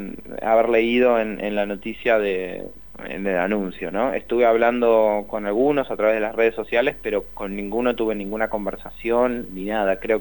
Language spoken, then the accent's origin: Spanish; Argentina